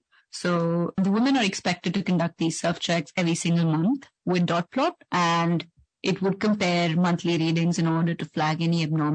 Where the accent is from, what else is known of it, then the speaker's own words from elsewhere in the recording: India; now in London, United Kingdom; I am from India and currently based in London.